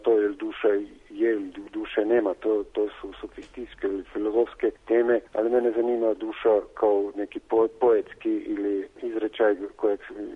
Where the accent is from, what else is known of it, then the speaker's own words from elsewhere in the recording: Murska Sobota, Slovenia; A u Mursku Sobotu, moj rodni grad, manje od 10.